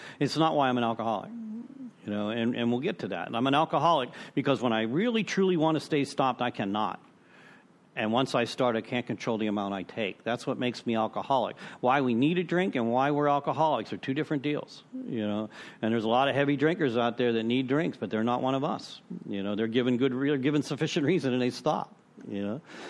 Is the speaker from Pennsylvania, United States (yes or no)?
yes; Pittsburgh, Pennsylvania, United States; I'm from Pittsburgh originally.